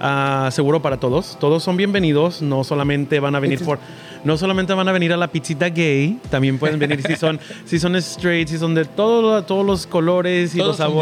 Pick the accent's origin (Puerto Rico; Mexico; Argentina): Mexico; Michoacán; estamos viendo si podemos traer un mezcal de donde yo soy, de Michoacán